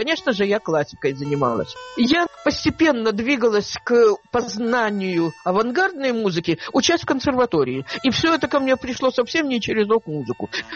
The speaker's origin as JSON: {"language": "Russian", "region": "Moscow", "country": "Russia", "said": "… и я из Москвы, также из Москвы … из Питера"}